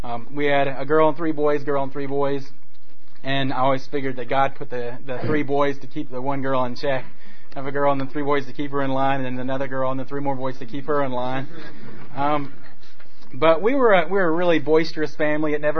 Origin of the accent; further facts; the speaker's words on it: Albany, Georgia, United States; I'm from Albany, Georgia, which is down in the southwestern corner of Georgia